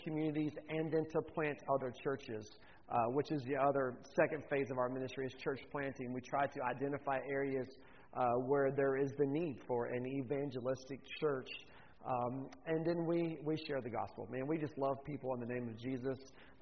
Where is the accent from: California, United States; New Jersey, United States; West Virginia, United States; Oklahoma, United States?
Oklahoma, United States; Oklahoma City; now in Panama; We live in the Republic of Panama. I'm from Oklahoma, from west of here, Oklahoma City area.